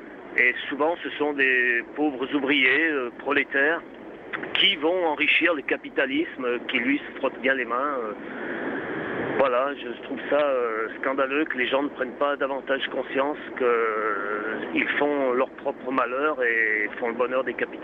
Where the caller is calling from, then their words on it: Saint-Étienne, Auvergne-Rhône-Alpes, France; de Saint-Étienne.